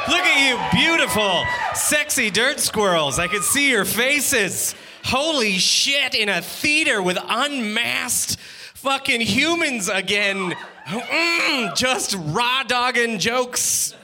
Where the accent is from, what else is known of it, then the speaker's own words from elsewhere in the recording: Canada; Hey, I grew up in Canada. All my relatives got AstraZeneca.